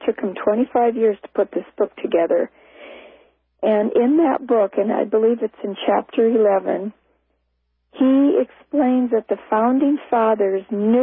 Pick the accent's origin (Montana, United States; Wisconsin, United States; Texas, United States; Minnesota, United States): Minnesota, United States; Well, I grew up in Minnesota, and the schools there were saturated with Dewey's teachings and his way of teaching school.